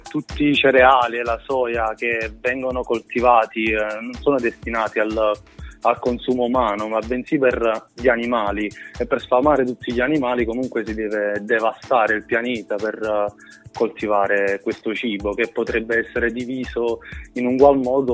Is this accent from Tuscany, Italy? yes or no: no; Naples, Campania, Italy; Di Napoli, la provincia di Napoli.